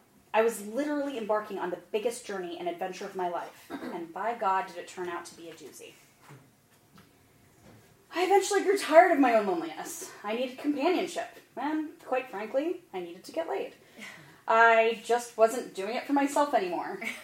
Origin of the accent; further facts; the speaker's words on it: Florida, United States; my fondness for my home state of Florida, how driving the city isn't that bad, how much I've moved.